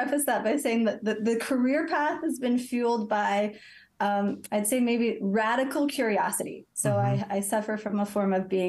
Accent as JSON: {"language": "English", "region": "California", "country": "United States", "moved": "yes", "lives_now": "Paris, France", "said": "in Paris for the past 19 years, but originally I am from California."}